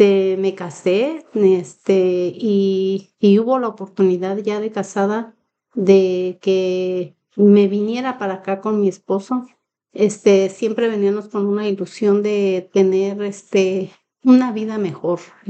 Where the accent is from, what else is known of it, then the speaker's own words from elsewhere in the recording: Mexico; las personas que se vienen todas, como yo lo hice, por una ilusión, por algo, porque sabemos lo que está pasando en mi país, México, que hay mucha violencia, pues bastante gente se viene para acá.